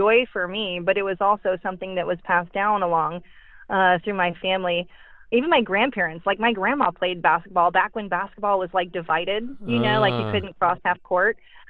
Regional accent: St. Louis, Missouri, United States; born there; I was born in St. Louis and pretty small family.

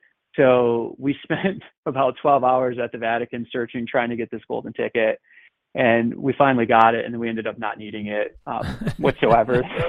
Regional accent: New York, United States; growing up in Central New York and in the early 90s

